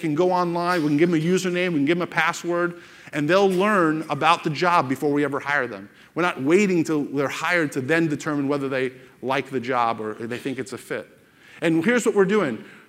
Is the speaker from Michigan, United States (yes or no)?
no; West Palm Beach, Florida, United States; As you know, we're from South Florida, West Palm Beach.